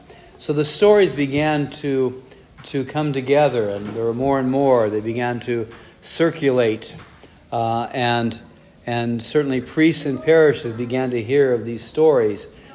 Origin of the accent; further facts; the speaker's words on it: California, United States; I'm from California. What do I know?